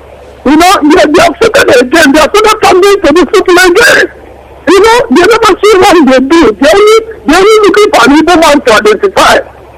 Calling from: Toronto, Ontario, Canada; I'm calling from Toronto, Canada.

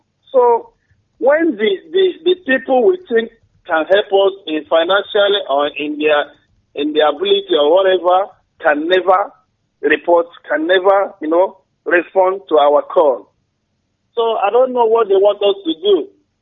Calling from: Dubai, United Arab Emirates; I'm calling from Dubai.

